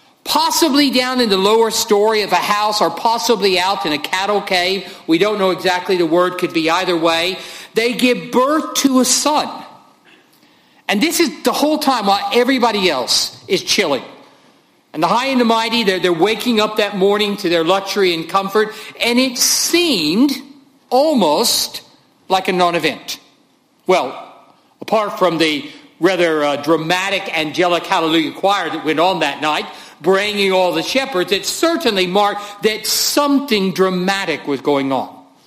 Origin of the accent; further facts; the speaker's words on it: United States; It might be because of the reality I'm American, but there you go.